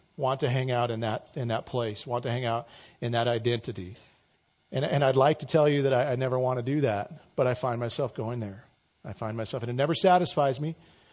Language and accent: English; Idaho, United States; which I don't even know what that means because I'm from Idaho.